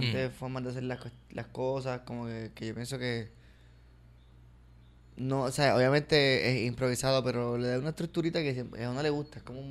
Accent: San Juan, Puerto Rico; Yo soy de San Juan de Puerto Nuevo.

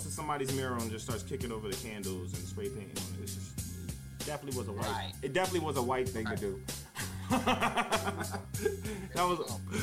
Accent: Hartford, Connecticut, United States; That's where I'm from Hartford

